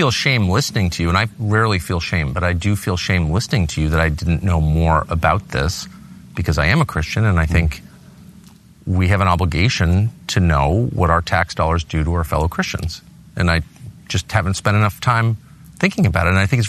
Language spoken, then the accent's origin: English; United States; But what makes it galling from an American perspective, I am American, I see everything through the lens of the United States and its own interests